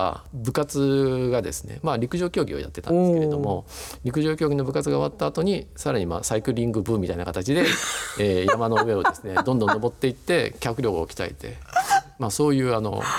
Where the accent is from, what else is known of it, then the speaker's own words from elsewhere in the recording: Kashima, Saga, Japan; 私の生まれ育った佐賀県鹿島市っていうのは有明海側に面している町なんですね。